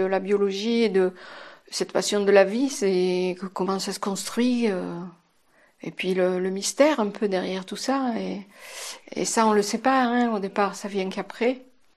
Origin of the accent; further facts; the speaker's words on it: Istres, Provence-Alpes-Côte d'Azur, France; je viens des Bouches-du-Rhône. Donc, je suis une Istrienne, donc une Provençale de souche, on va dire.